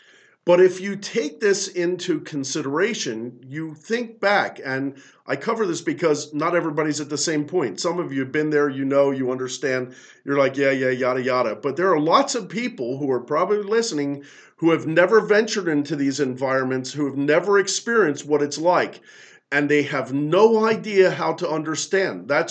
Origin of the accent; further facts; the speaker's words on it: Seattle, Washington, United States; I grew up in Seattle area, out in the woods, and I just didn't like that, and I like the hustle bustle of the city.